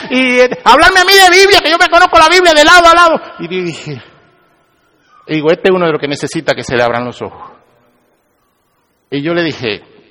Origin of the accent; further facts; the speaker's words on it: Cuba; no le voy a decir que soy cubano